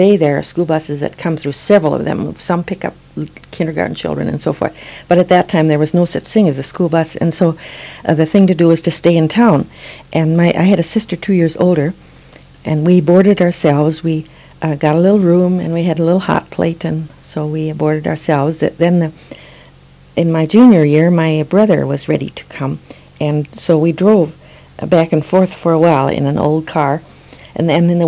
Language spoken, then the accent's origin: English; Wisconsin, United States; No, I came from Wisconsin. I was born in northern Wisconsin, but grew up in southern Wisconsin.